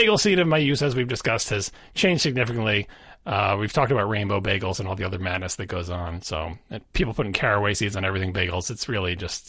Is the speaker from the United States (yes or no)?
yes; New York, United States; I'm offended as a New Yorker, as a Long Islander, that you would have the audacity to sell 12 bagels.